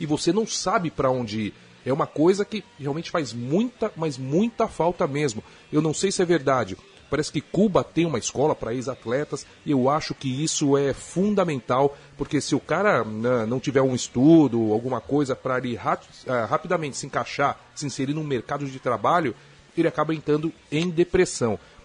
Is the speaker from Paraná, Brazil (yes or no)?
no; São Bernardo do Campo, São Paulo, Brazil; sou de São Bernardo, né, que é grande ABC.